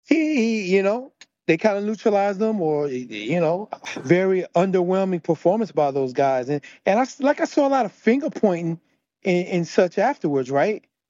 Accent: New Jersey, United States; me growing up in Jersey, and, you know, people forget Trump owned the New Jersey Generals.

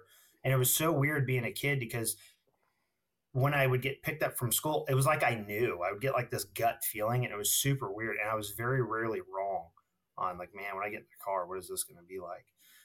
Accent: California, United States; So I'm originally from Sonoma County, California. I was born and raised there, and it was a great place to grow up.

